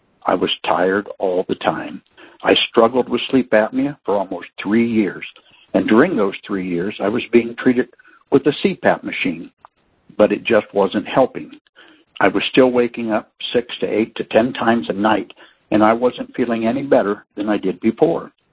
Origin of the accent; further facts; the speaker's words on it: Coldwater, Ohio, United States; I'm from Coldwater, Ohio